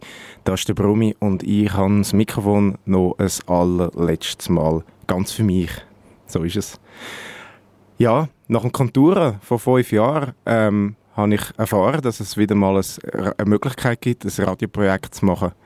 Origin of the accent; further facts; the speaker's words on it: Zurich, Switzerland; Wir sind extrem herzlich empfangen worden als Zürcher beim Kanton Aargau.